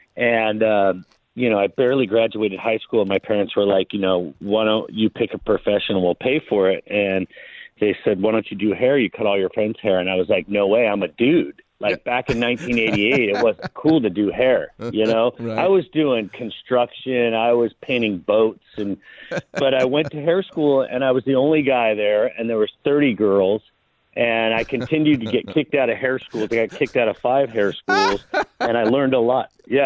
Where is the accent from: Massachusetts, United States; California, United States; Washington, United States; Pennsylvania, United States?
California, United States; Long Beach; I'm a native Angeleno, grew up in Long Beach, the LBC, went to school.